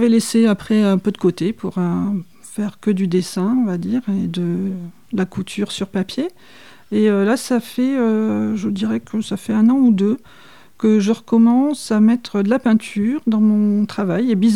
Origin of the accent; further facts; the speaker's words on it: Anglet, Nouvelle-Aquitaine, France; Je vivais à Anglette, dans un appartement. Au quatrième étage.